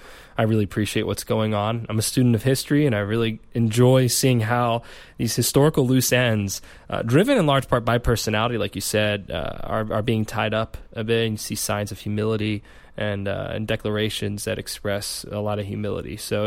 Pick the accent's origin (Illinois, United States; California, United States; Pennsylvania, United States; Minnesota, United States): Pennsylvania, United States; Philadelphia; I'm familiar with it because I'm from Philly